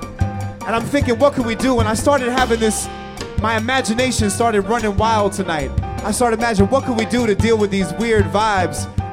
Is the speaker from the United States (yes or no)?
yes; New York City, New York, United States; I'm very proud to have grown up in New York City. Because when I grew up in New York City, I was surrounded by people of all cultures, all backgrounds.